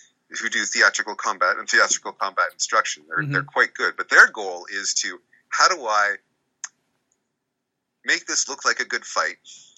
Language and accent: English; Nova Scotia, Canada; I grew up in Nova Scotia